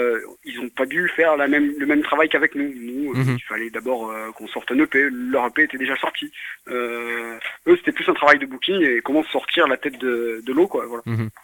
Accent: Nîmes, Occitanie, France; Et vu qu'on vient de Nîmes, on est un groupe clairement de la région

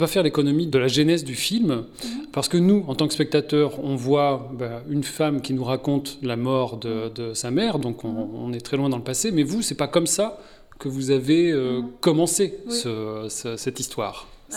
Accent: France; Alors nous, on est français

